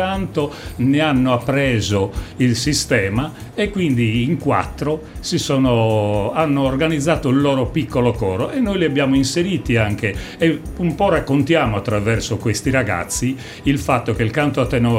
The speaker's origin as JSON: {"language": "Italian", "town": "Torpè", "region": "Sardinia", "country": "Italy", "tie": "born or raised there", "said": "Basti pensare che il mio paesino, che è Torpè, che ha 2000 abitanti, conta oggi oltre 100 cantori."}